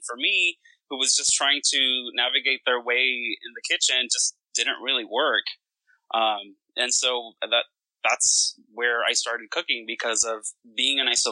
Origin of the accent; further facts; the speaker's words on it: Santa Ana, California, United States; moved away as an adult; I grew up in Orange County in Santana. Mm-hmm. I lived there until I was 18. And then I moved away for college, and I never went back.